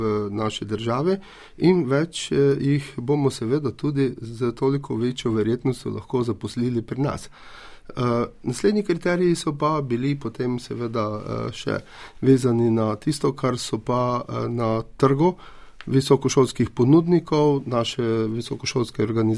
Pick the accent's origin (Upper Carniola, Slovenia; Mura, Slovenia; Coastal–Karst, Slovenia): Mura, Slovenia; jaz osebno prihajam iz Prekmurja in veste, v tej regiji, v naši regiji, v Pomurju